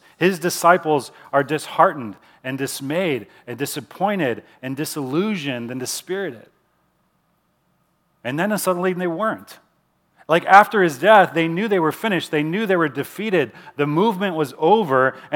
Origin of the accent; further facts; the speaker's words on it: Chicago, Illinois, United States; I'm from Chicago originally.